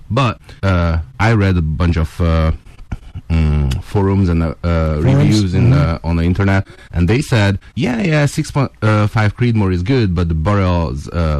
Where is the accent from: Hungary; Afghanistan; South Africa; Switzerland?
Hungary; English is a second language; moved away as an adult; now in Texas, United States; I was born and raised in Hungary, and I spent 13 years in the Hungarian Defense Forces, 9 years from that in the Special Forces, and I moved here in Texas about a year ago.